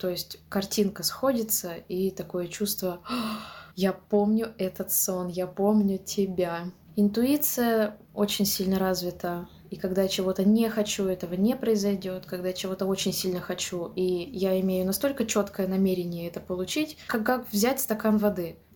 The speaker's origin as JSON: {"language": "Russian", "region": "Siberia", "country": "Russia", "said": "А я, дикая женщина из Сибири, говорю"}